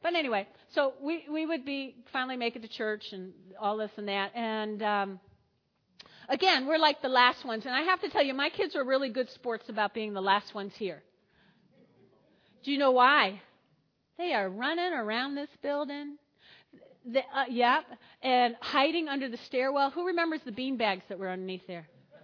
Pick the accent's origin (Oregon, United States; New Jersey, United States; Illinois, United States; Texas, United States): New Jersey, United States; Now, I grew up in North Jersey, lots of Italians.